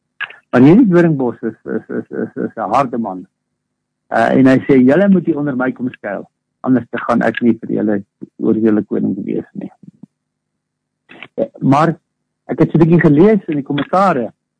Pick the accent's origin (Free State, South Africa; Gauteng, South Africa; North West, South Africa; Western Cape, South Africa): North West, South Africa; Ek kom van die West-Transvaal af en ons het mooie doringbome daar.